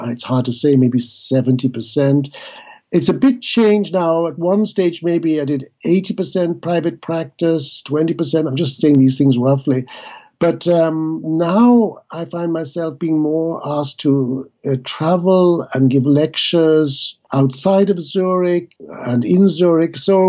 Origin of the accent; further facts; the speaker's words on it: Ireland; moved away as an adult; also born or lived in United States / France; now in Switzerland; Well, first of all, I came originally from Ireland. I've lived in the States, I've lived in France, and since about 45 years now in Switzerland.